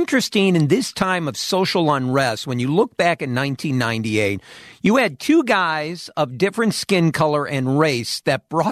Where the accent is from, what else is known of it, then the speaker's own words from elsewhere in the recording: Peoria, Illinois, United States; I grew up in Peoria, which is half Cubs, half Cardinals.